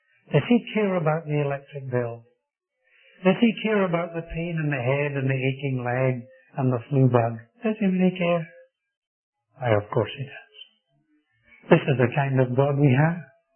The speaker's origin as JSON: {"language": "English", "region": "Scotland", "country": "United Kingdom", "said": "This made me feel good as a Scotsman."}